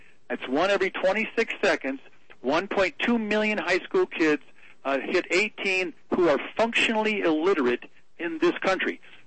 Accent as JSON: {"language": "English", "country": "United States", "said": "I'm just an American kid who did well."}